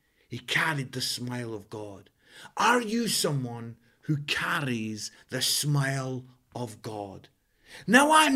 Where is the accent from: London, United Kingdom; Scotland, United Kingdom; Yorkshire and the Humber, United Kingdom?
Scotland, United Kingdom; I'm Scottish